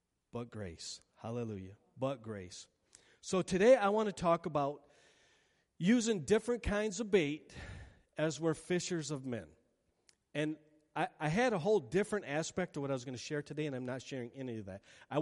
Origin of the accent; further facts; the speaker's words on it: Michigan, United States; for me, I grew up in West Michigan, so I heard people when I worked at Zondervan's and when I worked at Chicken Coop, they told me about Jesus